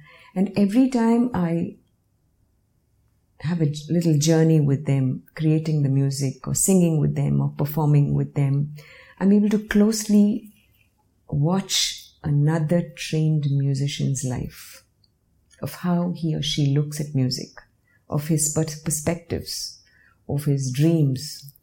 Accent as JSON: {"language": "English", "town": "Mumbai", "region": "Maharashtra", "country": "India", "tie": "born or raised there", "said": "growing up in Bombay helped every bit"}